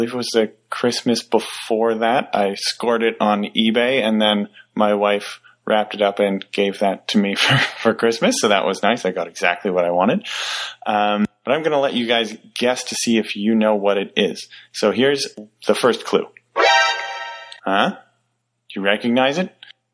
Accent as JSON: {"language": "English", "country": "Canada", "said": "I'm from Canada."}